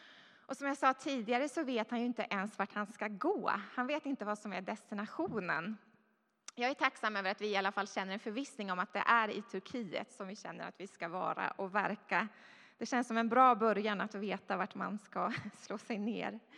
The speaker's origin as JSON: {"language": "Swedish", "town": "Stockholm", "region": "Stockholm County", "country": "Sweden", "tie": "born or raised there", "said": "Ja, jag är uppvuxen då i Stockholm i en kristen familj"}